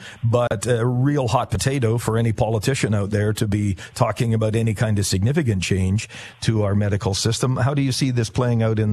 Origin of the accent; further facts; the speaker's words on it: Canada; as much as 24% of that amount is what I'm paying as my share as a Canadian to have my health coverage.